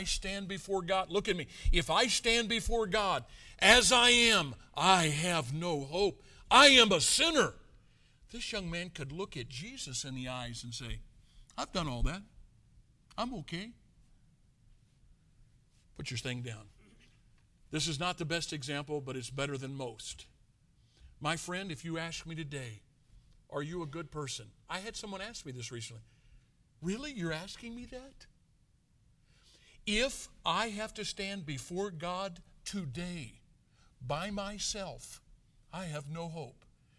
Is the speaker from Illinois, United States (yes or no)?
yes; Chicago, Illinois, United States; I'm a guy from Chicago, Illinois.